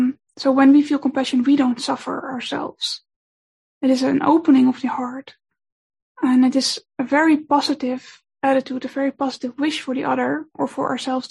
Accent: Netherlands; English is a second language; I'm from the Netherlands.

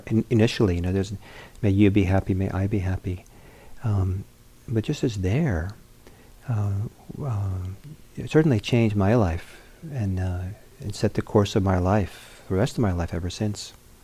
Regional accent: Italy; I grew up on the edge of the Mediterranean, part of my growing up in Italy.

